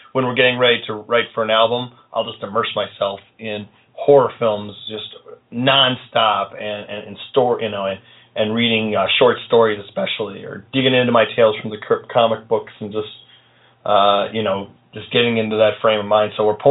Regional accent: Chardon, Ohio, United States; Our old house, where the dungeon used to be located back in where I grew up in Chardon, that house just was loaded with sounds and crazy stuff happening, all the time.

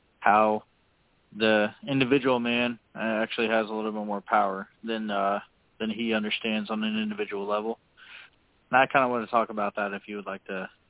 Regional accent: Illinois, United States; I'm from East Central Illinois.

